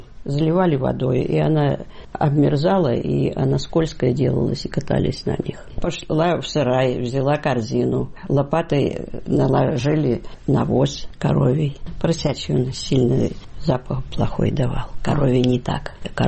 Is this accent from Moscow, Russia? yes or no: no; Milenino, Kursk Oblast, Russia; born there